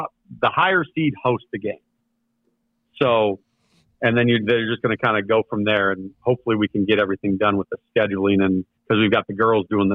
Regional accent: Belleville, Illinois, United States; I'm from Belleville. I actually attended Belleville East High School.

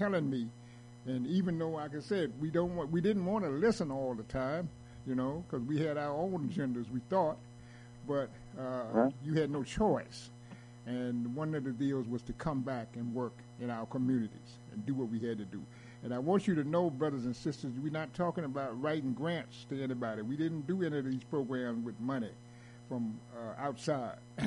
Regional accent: New York City, New York, United States; also born or lived in Carolinas; I was raised in the Carolinas and New York City

